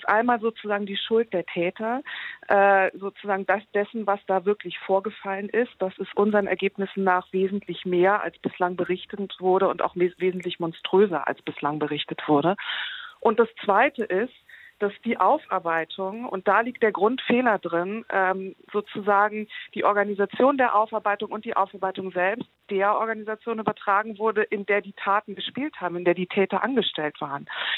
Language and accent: German; Rhineland-Palatinate, Germany; Ich stamme aus dem Bistum Trier. Ich bin selbst katholisch. Ich war jahrelang Messdienerin